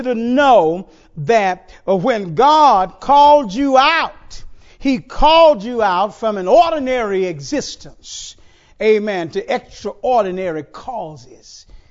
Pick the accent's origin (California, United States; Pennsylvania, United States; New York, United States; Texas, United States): Texas, United States; Houston; born there; I was born in Sunnyside, Houston, Texas. Wasn't born in the suburbs, and I ain't ashamed of mine.